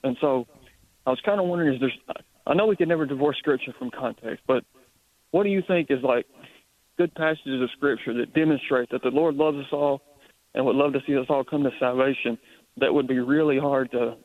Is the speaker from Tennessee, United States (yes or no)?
yes; Smithville, Tennessee, United States; I come from Smithville, Tennessee, which is a really small community, Baptist churches, Pentecostal churches, Methodist churches.